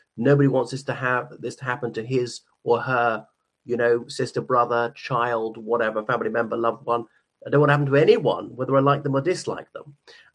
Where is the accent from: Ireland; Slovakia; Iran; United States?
Ireland; from Ireland.